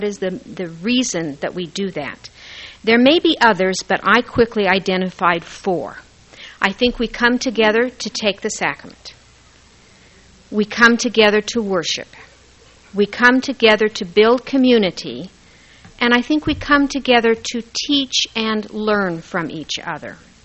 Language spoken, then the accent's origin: English; Ammon, Idaho, United States; when I was in the early grades of grade school, growing up in Ammon, Idaho, if anyone knows where that is, we had release time primary.